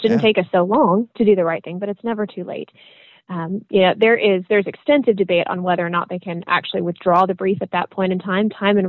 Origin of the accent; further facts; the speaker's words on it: Michigan, United States; My home state of Michigan actually is considering a statute of limitations window to justice just today.